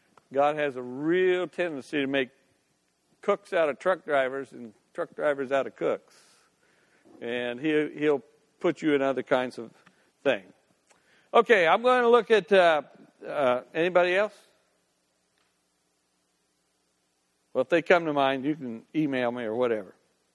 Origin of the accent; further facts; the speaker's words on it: Decatur, Illinois, United States; I grew up in Decatur, Illinois, where you really listened a lot to Lutherans and Catholics about things, and I'm Presbyterian